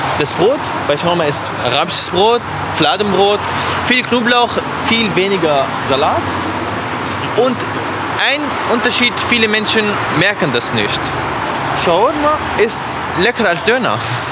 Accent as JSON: {"language": "German", "town": "Aleppo", "region": "Aleppo Governorate", "country": "Syria", "tie": "born or raised there", "said": "Ich bin in Aleppo geboren, Aleppo aufgewachsen, meine Eltern sind in Aleppo geboren, Aleppo aufgewachsen."}